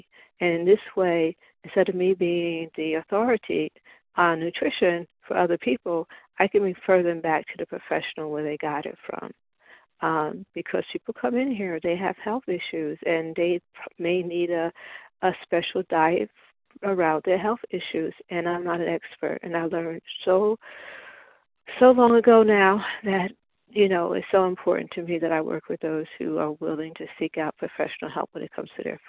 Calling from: Montclair, New Jersey, United States; I'm calling in from Montclair, New Jersey.

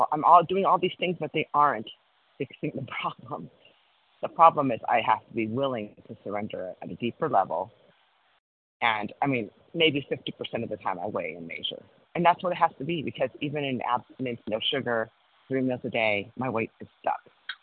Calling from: Cody, Wyoming, United States; from Cody, Wyoming

